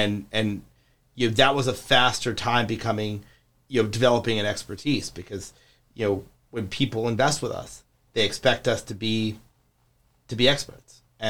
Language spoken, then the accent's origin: English; Kansas City, United States; also born or lived in Oklahoma; I grew up in Kansas City. I lived in Oklahoma for a little bit.